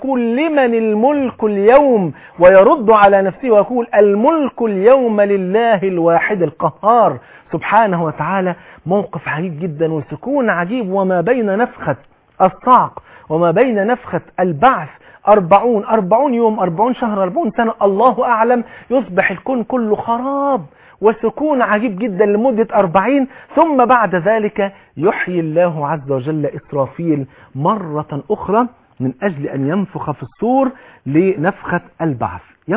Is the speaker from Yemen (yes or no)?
no; Egypt; عجب الذنب اللي هي بيسموها عندنا في مصر العصعص